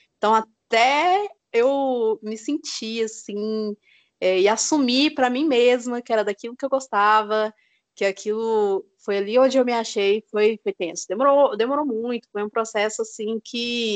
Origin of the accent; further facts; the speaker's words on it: Goiânia, Goiás, Brazil; Aqui não, né, porque eu sou de Goiânia